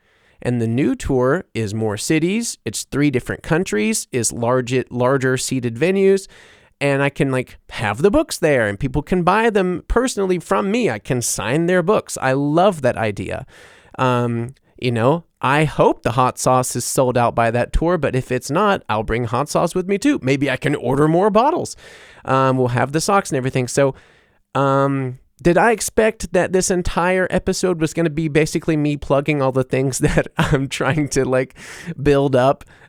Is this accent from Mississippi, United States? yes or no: yes; Mississippi, United States; born or raised there; moved away as an adult; also born or lived in New Orleans; now in Germany